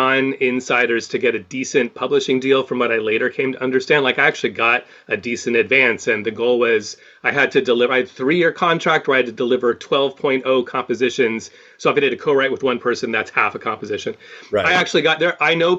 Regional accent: San Francisco, California, United States; now in Los Angeles, United States; No, I'm from San Francisco.

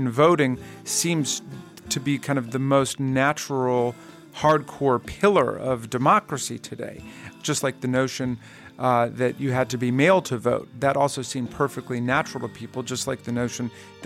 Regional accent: Takoma Park, Maryland, United States; So I brought it to my hometown of Tacoma Park, Maryland

